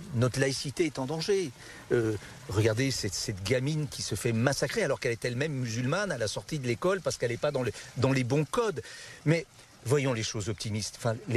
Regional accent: Lyon, Auvergne-Rhône-Alpes, France; Vous savez, je suis lyonnais, à Lyon, ou plutôt à Villeurbanne

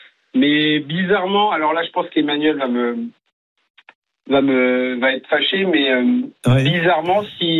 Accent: France; Parce que je suis français d'abord, prioritairement

